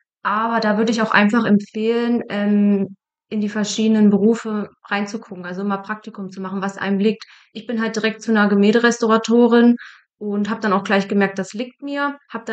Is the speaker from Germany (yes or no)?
yes; Nordhausen, Thuringia, Germany; now in Fulda, Germany; Ich komme ursprünglich aus Nordhausen, aber wohne seit 2019 in Fulda, also in der Nähe von Fulda.